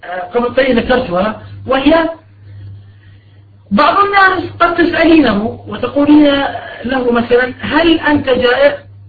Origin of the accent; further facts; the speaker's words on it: Jordan; عن جمع من أهل العلم من عندنا في بلاد الشام للأردن